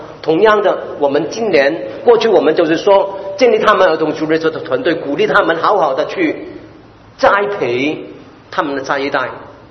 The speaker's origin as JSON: {"language": "Chinese", "country": "Hong Kong", "tie": "born or raised there", "second_language": "Chinese", "lives_now": "Canada", "said": "听到我的口音是我是香港土生土长"}